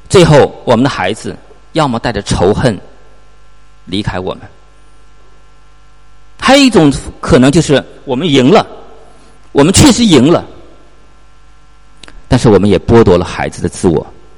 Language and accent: Chinese; China; 我们中国人嘛，骑自行车都是高手